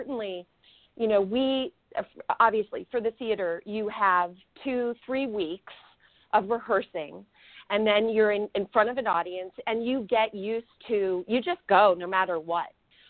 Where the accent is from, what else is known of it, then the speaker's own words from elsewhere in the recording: Fort Lauderdale, Florida, United States; I grew up in Fort Lauderdale, Florida.